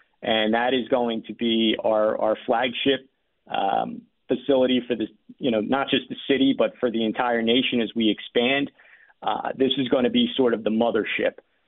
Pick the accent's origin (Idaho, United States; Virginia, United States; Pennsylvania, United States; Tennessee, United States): Pennsylvania, United States; Philadelphia; And we're just so happy to, you know, be born and bred in Philly and keep our headquarters here.